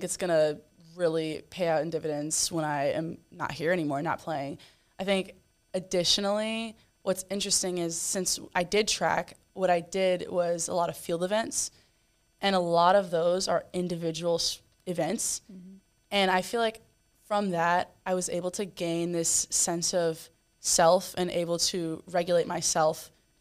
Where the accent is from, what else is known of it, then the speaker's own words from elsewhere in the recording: North Carolina, United States; also born or lived in Wisconsin; Well, I'm from North Carolina. I went to Wisconsin before I came to LSU. I transferred about a year ago.